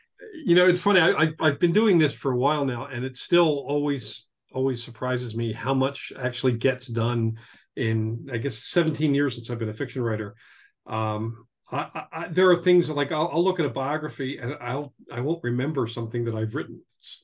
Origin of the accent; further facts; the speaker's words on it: Philadelphia, Pennsylvania, United States; moved away as an adult; now in San Diego, United States; Well, I mean, I grew up in Philadelphia, and it's a nice place to be from. I'm not sure I'm a nice place to live in. Moved out here to San Diego 10 years ago